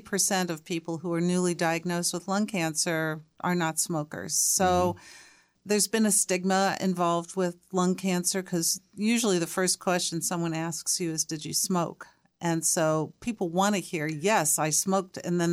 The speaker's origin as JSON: {"language": "English", "town": "Cincinnati", "region": "Ohio", "country": "United States", "tie": "born or raised there", "said": "I grew up in Cincinnati, and they have a great symphony orchestra."}